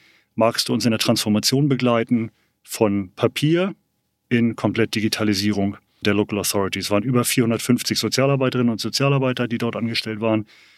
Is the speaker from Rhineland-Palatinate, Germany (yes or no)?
no; Lower Saxony, Germany; Ich bin in Niedersachsen in der Lüneburger Heide aufgewachsen. Ende der 70er, das darf ich ja verraten, Ende der 70er, Anfang der 80er Jahre